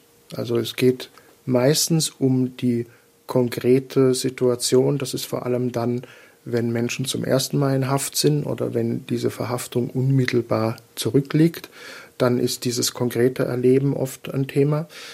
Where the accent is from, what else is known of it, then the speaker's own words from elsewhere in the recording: Rhineland-Palatinate, Germany; now in Vienna, Austria; Eigentlich komme ich gebürtig aus Deutschland. Ich bin aus der Pfalz, ein ganz berühmtes Wein- und Waldgebiet. Wobei man dazu sagen muss, außer Wein und Wald gibt es da nicht viel. Aber ich bin seit über 20 Jahren mittlerweile in Österreich.